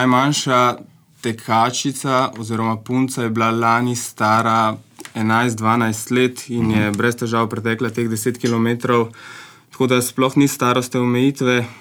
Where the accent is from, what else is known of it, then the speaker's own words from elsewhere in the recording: Ljubljana, Central Slovenia, Slovenia; now in Hrašče, Slovenia; jaz sem rojen v Ljubljani, no, tudi živel sem v Ljubljani, zdaj sem pa priseljen v Hrašče pri Postojni, poročen.